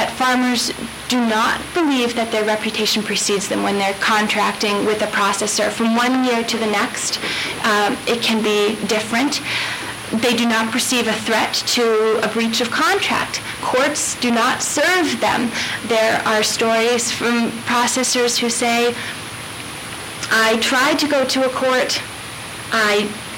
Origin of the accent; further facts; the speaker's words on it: United States; I was an American. I didn't present myself as an American, but I presented I'm a foreigner.